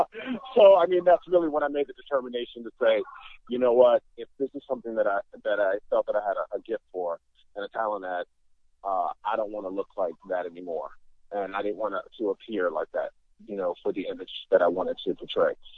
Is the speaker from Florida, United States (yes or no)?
no; Michigan, United States; also born or lived in Virginia / New York; now in Hollywood, United States; Well, originally from Michigan, born and raised in Michigan, moved down to Virginia, left Virginia for New York, and then made my way up to California.